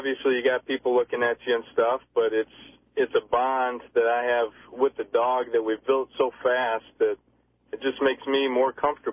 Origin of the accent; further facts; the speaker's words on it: Westland, Michigan, United States; Yeah, I grew up in Westland, Michigan.